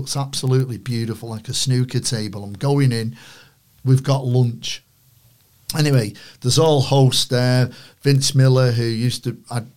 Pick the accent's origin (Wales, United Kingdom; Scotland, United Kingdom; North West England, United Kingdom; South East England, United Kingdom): North West England, United Kingdom; Manchester; accent: Manchester; You know, obviously my Manchester accent helped.